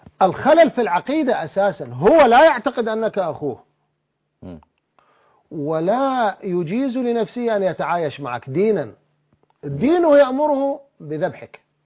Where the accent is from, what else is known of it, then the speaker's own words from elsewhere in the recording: Iraq; احنا عندنا بالعراق